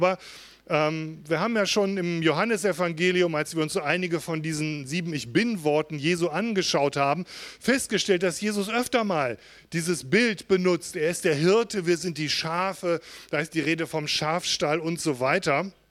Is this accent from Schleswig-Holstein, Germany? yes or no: yes; Schleswig-Holstein, Germany; So wie bei uns in Nordfriesland.